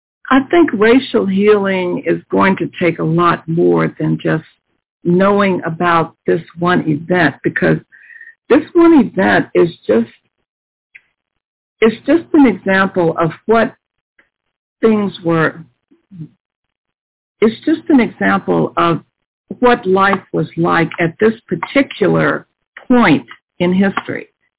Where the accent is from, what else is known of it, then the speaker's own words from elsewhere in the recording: Memphis, Tennessee, United States; I was born and raised in Memphis.